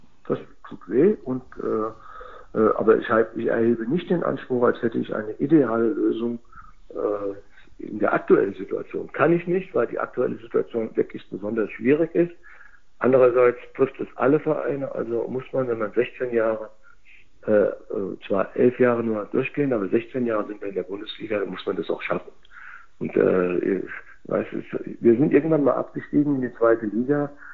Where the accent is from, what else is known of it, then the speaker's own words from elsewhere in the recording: Mainz, Rhineland-Palatinate, Germany; Es ist ganz einfach mein Leben und als Mainzer